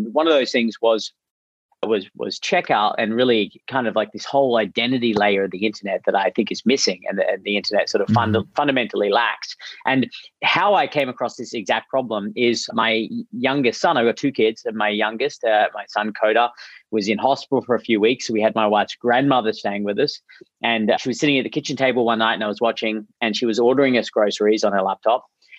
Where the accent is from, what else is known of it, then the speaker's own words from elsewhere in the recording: Australia; now in United States; No. I blend in perfectly with my accent, but no, I'm Australian.